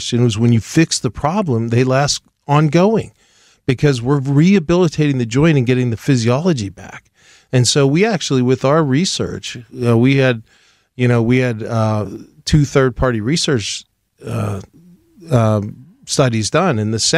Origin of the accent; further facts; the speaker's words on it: Pittsburgh, Pennsylvania, United States; Well, I'm a Pittsburgh guy. I mean, I grew up here in Pittsburgh in the North Hills, and I love Pittsburgh.